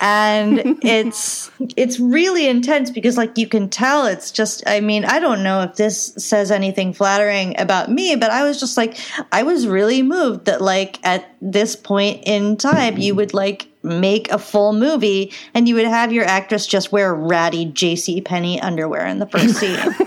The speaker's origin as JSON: {"language": "English", "region": "Ohio", "country": "United States", "tie": "born or raised there", "said": "we had a 50-cent movie theater in my my hometown in Ohio."}